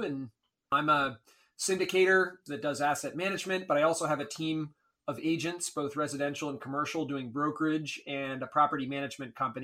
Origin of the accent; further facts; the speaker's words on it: Maine, United States; So I grew up in Maine, a middle-class background, never knew anything about real estate investing.